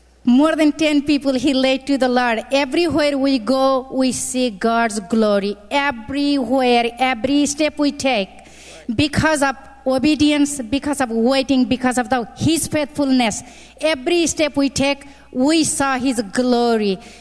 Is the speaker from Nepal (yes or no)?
yes; Nepal; English is a second language; he asked me, Pastor John asked me, where are you from? I said, Nepal. One day I will go.